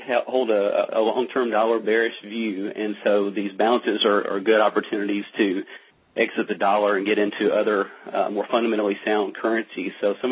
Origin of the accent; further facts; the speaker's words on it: United States; as an American, I wish I could believe in our currency